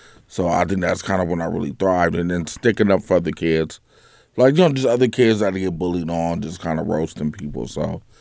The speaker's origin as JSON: {"language": "English", "town": "Cleveland", "country": "United States", "tie": "born or raised there", "lives_now": "Sacramento, United States", "said": "Sacramento's where I started at. I grew up in Cleveland, but yeah, comedy here in Sacramento"}